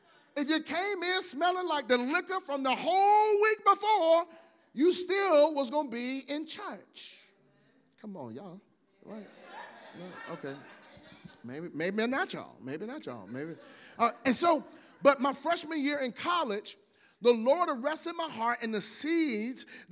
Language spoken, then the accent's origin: English; Ivor, Virginia, United States; I grew up in Ivor, Virginia, Southampton County, across the James River Bridge. Some of y'all ain't never been there. It's good peanuts and ham there, though.